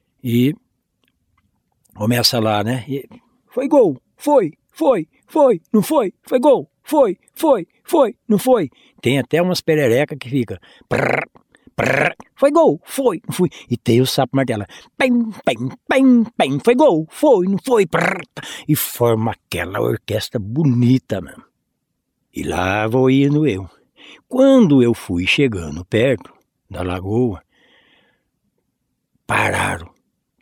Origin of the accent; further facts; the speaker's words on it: São Luís do Paraitinga, São Paulo, Brazil; born there; Então eu nasci lá em São Luís do Paraitinga, né? E eu tenho um sítio a 7 quilômetros lá.